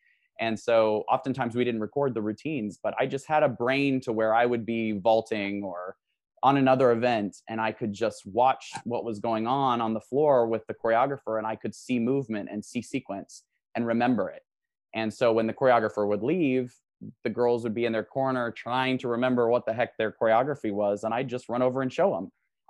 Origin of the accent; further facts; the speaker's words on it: South Dakota, United States; I grew up in South Dakota, middle of nowhere.